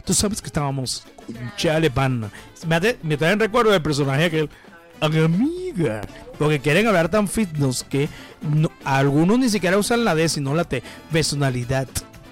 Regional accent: Venezuela; estamos siempre dispuestos a hacernos respetar como venezolanos y como venezolanas

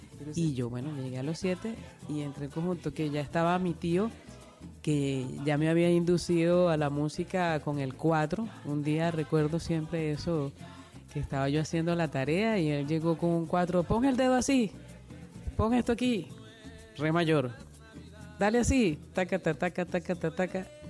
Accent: Caracas, Capital District, Venezuela; born there; Nací en Caracas y en este maravilloso país que se llama Venezuela.

